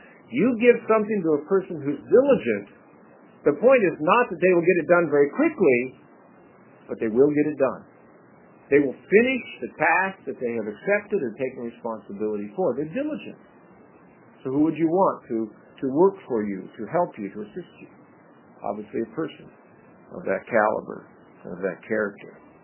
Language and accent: English; Medford, Oregon, United States; I grew up in Medford, Oregon, at least from the fifth grade on.